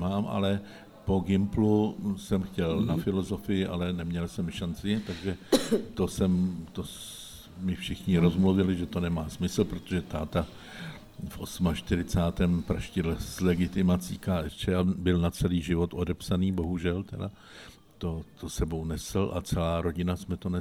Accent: Poříčí nad Sázavou, Central Bohemian Region, Czechia; also born or lived in Prague; jinak pocházím od Sázavy, teď už zase žiju v Poříčí nad Sázavou.

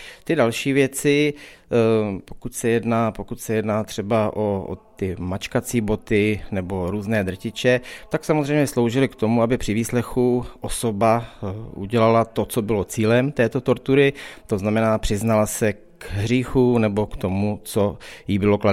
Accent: Vysočina Region, Czechia; also born or lived in Moravia; Nejsem úplně Moravák, teď jsem takový spokojený Moravák původem z Vysočiny a jsem tedy náplava, ale bydlíme zde už 8 let, takže částečně Moravák, takže takový vysočinský Moravák.

